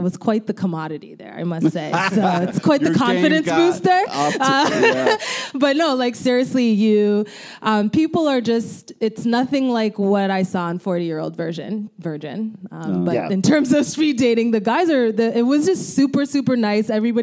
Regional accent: Toronto, Ontario, Canada; Yeah, I grew up in Toronto, Canada, Canadian.

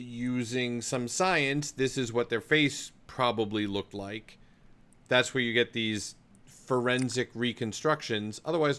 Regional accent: Portland, Maine, United States; Like, so I'm from Portland, Maine.

